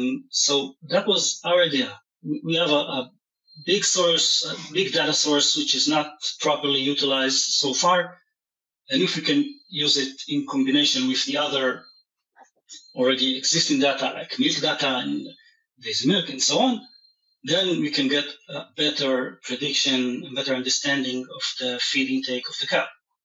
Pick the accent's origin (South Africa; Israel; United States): Israel; I grew up in Israel here in a kibbutz.